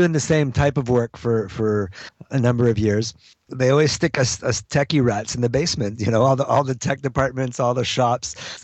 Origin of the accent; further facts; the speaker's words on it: New Brunswick, Canada; now in Montreal, Canada; I grew up in the country. I grew up in New Brunswick on a farm. So I love being in Montreal.